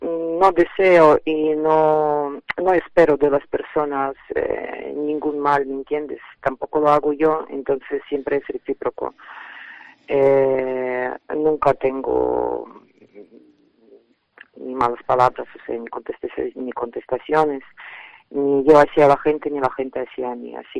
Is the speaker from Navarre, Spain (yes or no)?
no; Vigo, Galicia, Spain; ¿De dónde eres? Y digo, ¿yo? Soy de aquí, de toda la vida. Sí, me siento gallega, vamos.